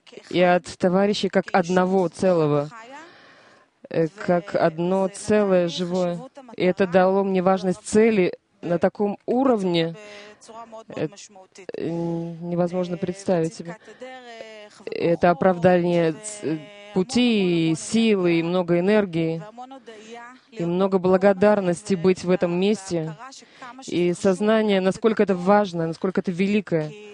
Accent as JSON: {"language": "Russian", "town": "Tel Aviv", "region": "Tel Aviv District", "country": "Israel", "said": "я, например, я из Тель-Авива"}